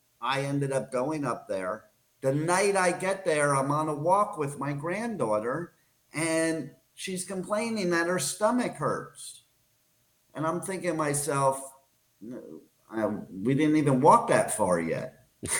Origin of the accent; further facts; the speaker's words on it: Florida, United States; it's in my home state. It's in Daytona Beach at the Daytona Speedway.